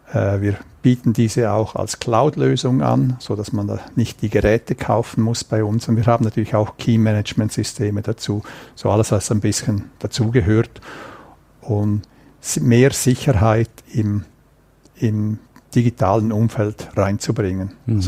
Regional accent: Chur, Graubünden, Switzerland; also born or lived in United States; Ich bin ein Schweizer Bündner, in Chur aufgewachsen, wo man Skifahrt den ganzen Tag, in Zürich studiert, war dann 17 Jahre in den USA im Silicon Valley

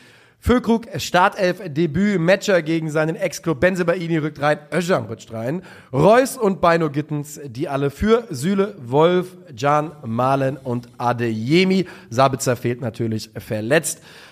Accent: Mainz, Rhineland-Palatinate, Germany; Das wäre meine Hoffnung als Mainzer.

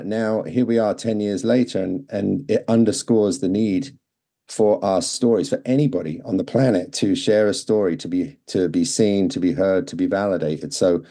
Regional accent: Maldon, East of England, United Kingdom; moved away as an adult; now in United States; I was a teacher in the US. I'm originally from England, from Maldon in Essex. And I emigrated to the US and I started teaching in Connecticut in a town called Newtown

